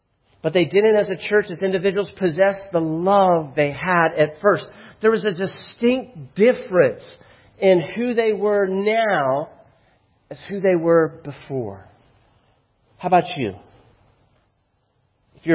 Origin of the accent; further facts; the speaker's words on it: Florida, United States; now in Virginia, United States; One of the things that I've learned living here in Virginia, I'm from Florida, and Florida is very different than Virginia in many ways.